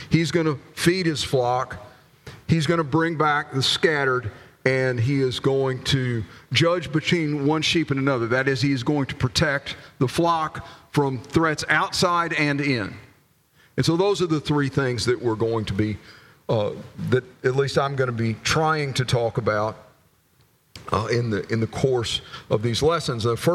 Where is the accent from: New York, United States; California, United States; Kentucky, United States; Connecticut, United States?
Kentucky, United States; Lexington; I'm from Lexington, Kentucky.